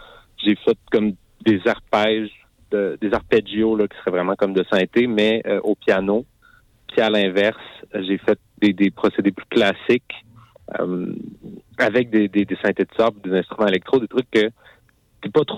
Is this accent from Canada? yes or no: yes; Quebec City, Quebec, Canada; born there; Ce qui m'inspire à Québec, ben, d'abord, ce qu'il faut savoir, c'est que ben, c'est ma ville natale